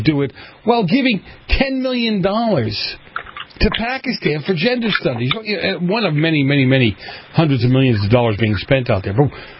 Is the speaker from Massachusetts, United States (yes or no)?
yes; Boston, Massachusetts, United States; Growing up in Boston, the joke was always